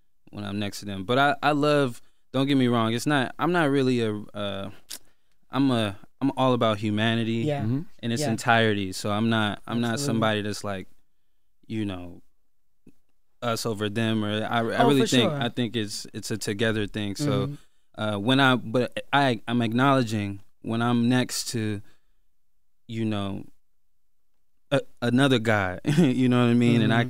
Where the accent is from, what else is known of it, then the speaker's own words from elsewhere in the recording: Lithonia, Georgia, United States; I grew up in Lithonia, Georgia. I used to have two pairs of sneakers.